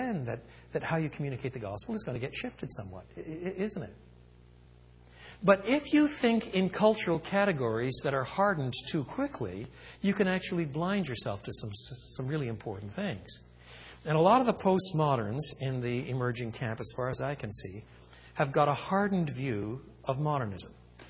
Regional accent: Quebec, Canada; I was brought up in French Canada.

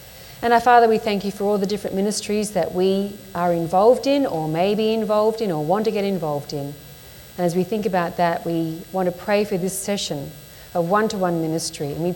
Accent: Sydney, New South Wales, Australia; So I come from Sydney. I live in Sydney.

